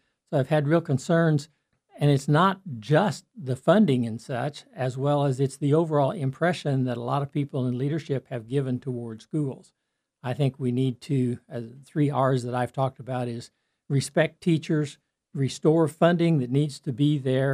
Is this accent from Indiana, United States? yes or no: yes; Indiana, United States; Well, I'm originally from Clay County.